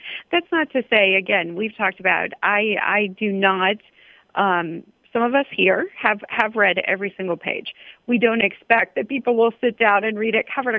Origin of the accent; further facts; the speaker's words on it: Indiana, United States; I grew up in Indiana.